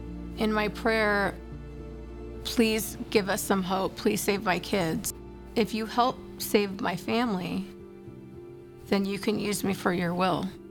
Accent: Newport Beach, California, United States; I grew up here in Newport Beach. My kids went to preschool here.

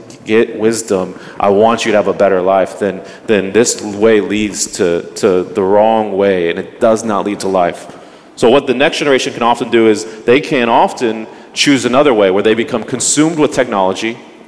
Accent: Dallas, Texas, United States; now in Nashville, United States; I live in Nashville, but I'm originally from Dallas.

